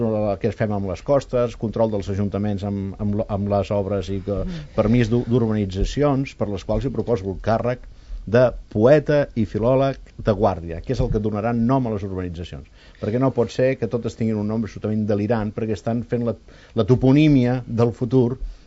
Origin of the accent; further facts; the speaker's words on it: Vic, Catalonia, Spain; som de Vic.